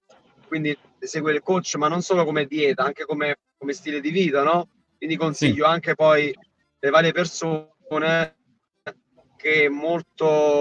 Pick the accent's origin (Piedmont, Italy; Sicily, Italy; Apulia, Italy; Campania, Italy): Campania, Italy; stavano tornando dalle mie parti, diciamo in Cilento così